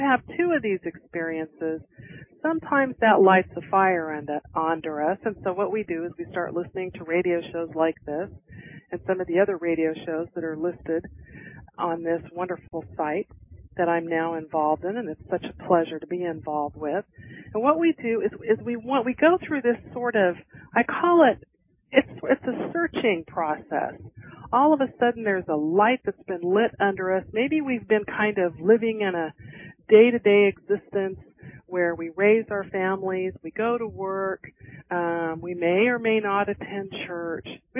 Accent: Galveston, Texas, United States; And since we're talking a little bit about Galveston, my hometown, we're talking a little bit about the storm.

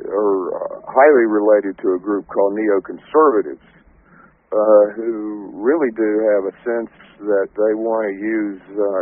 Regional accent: Raleigh, North Carolina, United States; I was raised in the American South, born in 1947 in Raleigh, North Carolina

